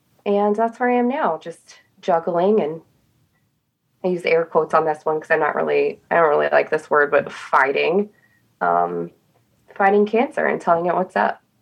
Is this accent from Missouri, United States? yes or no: no; Oklahoma, United States; So I am from rural Oklahoma. I grew up in the ag industry. Your classic ag girl.